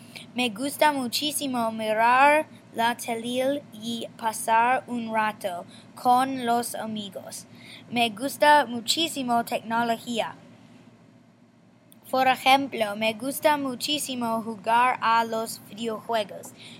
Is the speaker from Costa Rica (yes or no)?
no; Atlanta, Georgia, United States; Spanish is a second language; Yo soy de Atlanta.